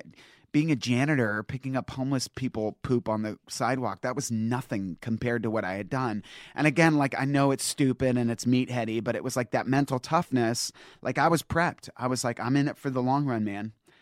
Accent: Virginia, United States; I'm from Northern Virginia, like, friendly and excited.

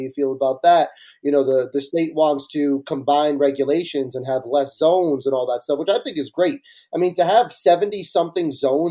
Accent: New Jersey, United States; like I grew up baiting in Jersey every weekend.

